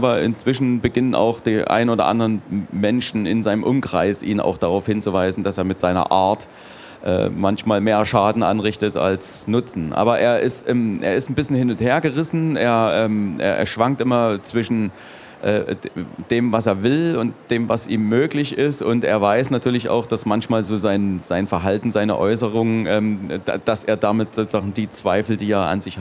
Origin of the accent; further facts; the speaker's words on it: Dresden, Saxony, Germany; erfahre Dinge über meine Heimatstadt, über Dresden